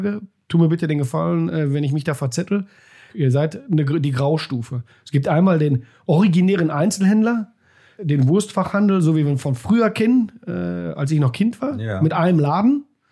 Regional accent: Recklinghausen, North Rhine-Westphalia, Germany; born there; now in Bochum, Germany; Ich bin ein gebürtiger Recklinghausener.

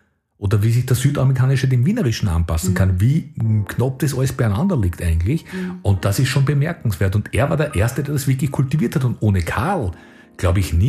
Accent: Hernals, Vienna, Austria; born there; Ich bin in Herrn Hals geboren, im göttlichen Heiland.

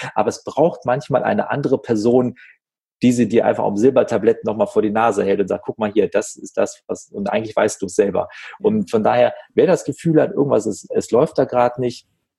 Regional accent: Wuppertal, North Rhine-Westphalia, Germany; in Wuppertal sagt man so schön, wo ich aufgewachsen bin

